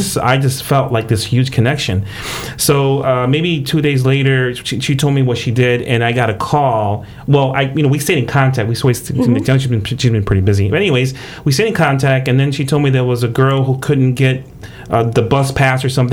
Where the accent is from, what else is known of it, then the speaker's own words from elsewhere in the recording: Rochester, New York, United States; She's from my hometown, Rochester